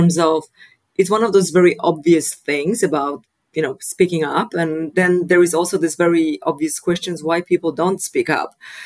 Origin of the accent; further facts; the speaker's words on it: Poland; moved away; also born or lived in Netherlands; So I was born and raised in Poland, but then I moved to the Netherlands.